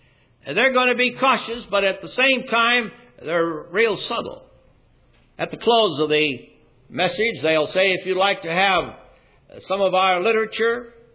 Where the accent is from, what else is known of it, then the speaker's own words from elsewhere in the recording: United States; I'm glad I'm an American. I'm glad that our forefathers came to this country